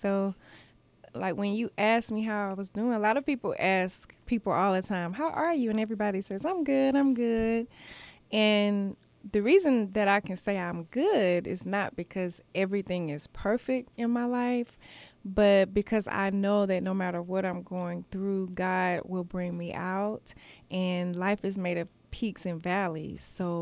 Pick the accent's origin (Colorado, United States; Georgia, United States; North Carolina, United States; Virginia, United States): Georgia, United States; Augusta; Well, I grew up here in Augusta, Georgia. I started in Richmond County at C.T. Walker. And then my family moved to Columbia County, and then we moved back to Richmond County.